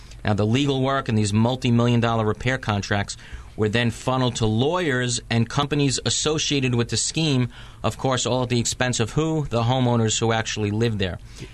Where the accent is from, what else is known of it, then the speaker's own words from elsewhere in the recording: New York City, New York, United States; Many of our listeners know I grew up in New York for the first 22 years of my life, and I actually worked in the Wall Street area right next to Ground Zero.